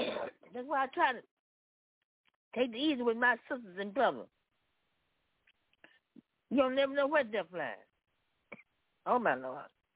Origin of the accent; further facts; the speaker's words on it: Memphis, Tennessee, United States; And see the Prosperity Broadcast. I'm from Memphis, Tennessee.